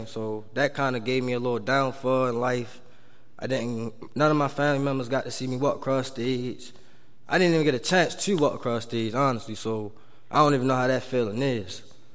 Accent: Baltimore, Maryland, United States; starts in Baltimore because I am from Baltimore, born and raised.

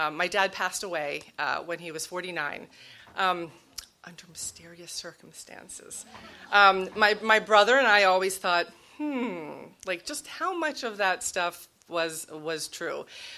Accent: Maryland, United States; So we grew up on the Eastern Shore, my grandmother lived in Baltimore.

